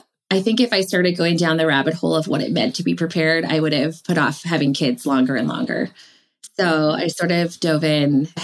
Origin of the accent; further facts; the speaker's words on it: Toronto, Ontario, Canada; I'm from Toronto. I'm from Canada.